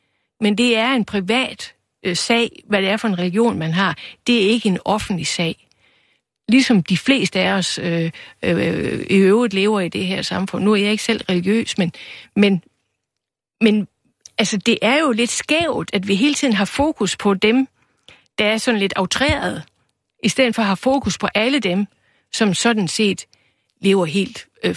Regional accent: West Jutland, Denmark; jeg kommer fra Vestjylland, jeg er vokset op i et samfund, hvor cirka halvdelen var indermissionsk, og den anden halvdel var det, vi kaldte værslig.

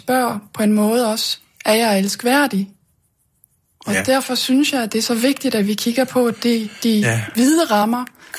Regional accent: Belgium; Og jeg er opvokset og uddannet i Belgien. Det er der, jeg har boet længst.

